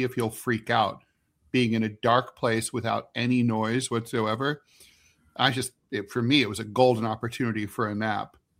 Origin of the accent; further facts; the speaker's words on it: Minnesota, United States; Catastrophe as a Minnesotan, I hate that they're all saying that we're paid agitators